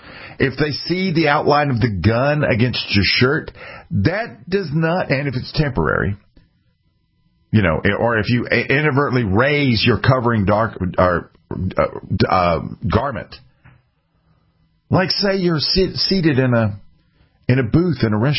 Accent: South Carolina, United States; One is my home state, South Carolina.

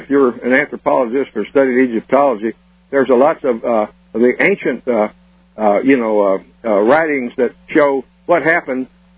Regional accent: Houston, Texas, United States; Actually, I'm from Houston, Texas originally.

